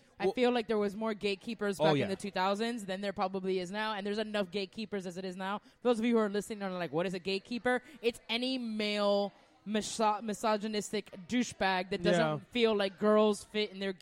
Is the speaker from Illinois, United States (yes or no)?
no; Hialeah, Florida, United States; I grew up in the Hialeah Parks and Recreation.